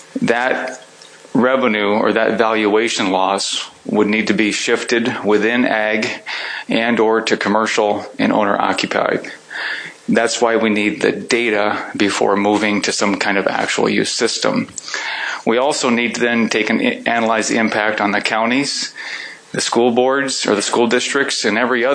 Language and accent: English; Sioux Falls, South Dakota, United States; I'm a lawyer from Sioux Falls.